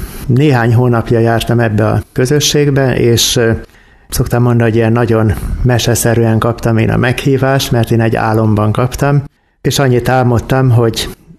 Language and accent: Hungarian; Tázlár, Bács-Kiskun, Hungary; egy kis faluból származom, Tázdárról. Talán sok kiskunhalasi számára ismerős, hogy közelben található. Hát ott nevelkedtem egy egyszerű falusi környezetben. Ott végeztem a általános iskolát